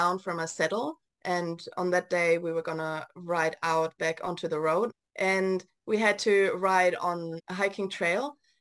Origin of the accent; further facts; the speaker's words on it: Germany; English is a second language; now in Cromwell, New Zealand; I'm originally from Germany and I've been living in Cromwell in New Zealand for the past 8.5 years.